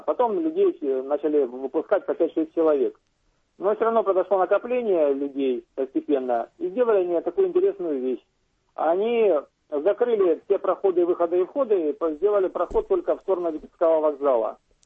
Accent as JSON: {"language": "Russian", "country": "Ukraine", "tie": "born or raised there", "said": "я сам родом с Украины, там вырос"}